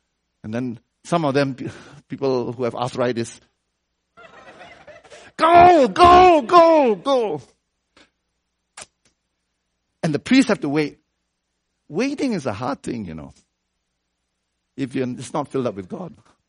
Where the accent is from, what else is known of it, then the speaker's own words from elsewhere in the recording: United States; you know, I'm American, so I use words like the most, right?